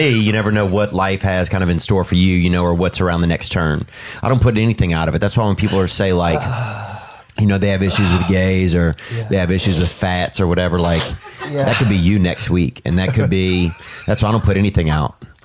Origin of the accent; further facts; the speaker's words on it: New Orleans, Louisiana, United States; I'm from New Orleans, and it's a city.